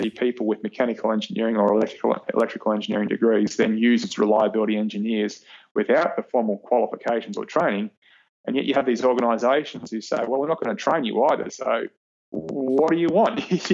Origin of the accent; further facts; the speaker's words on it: Australia; accent: Australian; Sorry, that's my vicious Australian accent coming through.